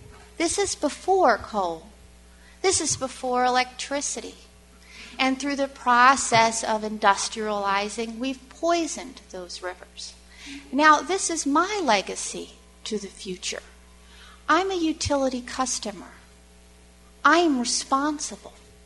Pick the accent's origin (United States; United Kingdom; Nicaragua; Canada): United States; Delaware; I'm from Delaware. I want to thank you, the EPA, for proposing these regulations. And I came up from Delaware today to share with you a story about my life and how this affects me. I'm from the Delmarva Peninsula.